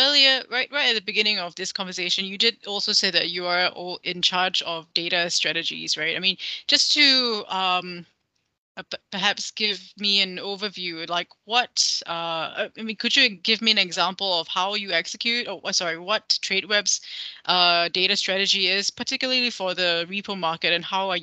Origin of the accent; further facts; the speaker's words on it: Malaysia; it's one of the things that make me proud to be a Malaysian